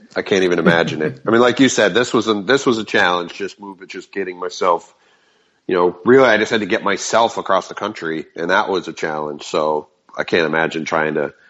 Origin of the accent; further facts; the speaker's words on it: New York, United States; now in Bay Area, United States; As you know, I'm from New York, where you're from, and it's been an adjustment moving out here